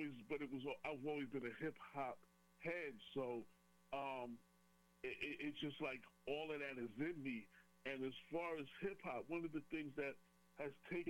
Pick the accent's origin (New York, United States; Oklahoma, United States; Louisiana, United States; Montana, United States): New York, United States; Mount Vernon; also born or lived in Long Island; so I was born in Mount Vernon. My parents moved me to Long Island. So from 7 to 14, I lived in Long Island. Then I came back to Mount Vernon for high school